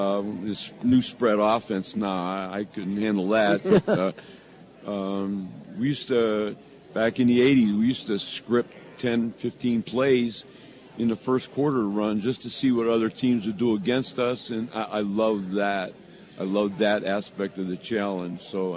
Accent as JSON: {"language": "English", "town": "Farrell", "region": "Pennsylvania", "country": "United States", "tie": "born or raised there", "said": "I've growing up in Farrell, learned at a very young age that there's something special about being an athlete"}